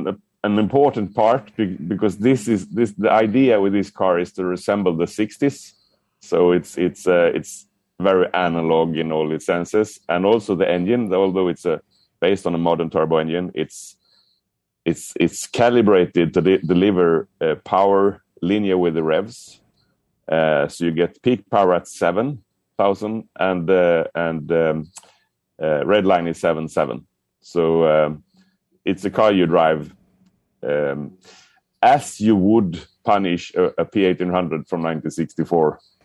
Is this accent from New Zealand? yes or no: no; Sweden; I'm from Sweden.